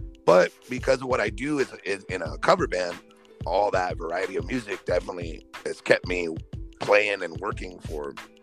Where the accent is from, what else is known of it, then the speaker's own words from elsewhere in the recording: Baldwin Park, California, United States; So I grew up in Baldwin Park, California.